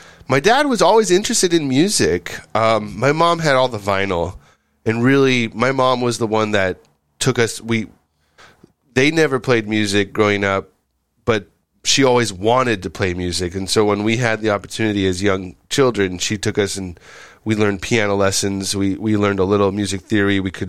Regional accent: California, United States; I grew up near South Lake Tahoe and they had a reggae festival

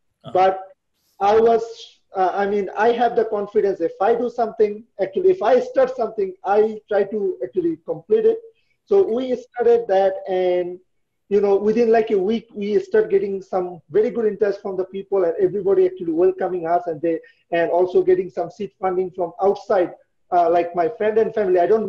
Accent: Bangladesh; English is a second language; I'm from Bangladesh, so you know I really want to solve the problem in Bangladesh.

